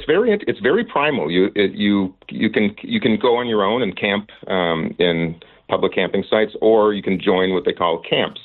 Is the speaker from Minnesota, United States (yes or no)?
yes; Minnesota, United States; So I came away from this very grateful for being a Minnesotan.